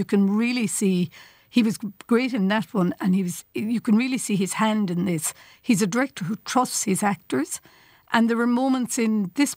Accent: Ireland; I grew up in Ireland in the 80s, or was in my early 20s in Ireland in the 80s

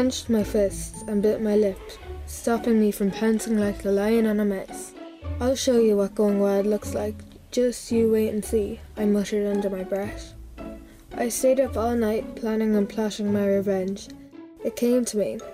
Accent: Leinster, Ireland; I'm from Offaly, and my story is Going Wild. I wrote the story when I was in Ballybrian National School.

